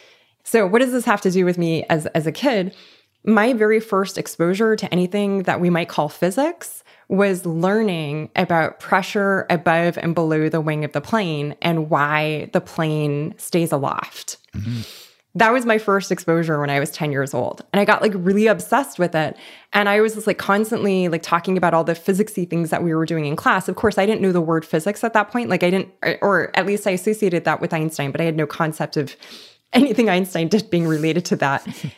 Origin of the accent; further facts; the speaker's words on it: Los Angeles, California, United States; I grew up in East Los Angeles, and we actually had to drive all the way to the West Side.